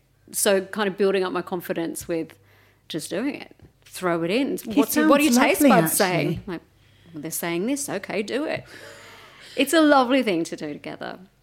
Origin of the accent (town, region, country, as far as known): Melbourne, Victoria, Australia